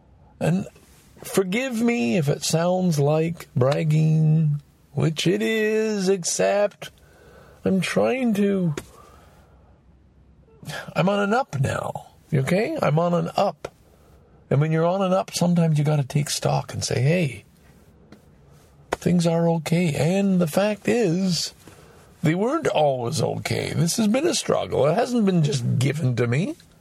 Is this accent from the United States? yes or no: no; Canada; born there; It's the fact that I was born white in Canada post-war.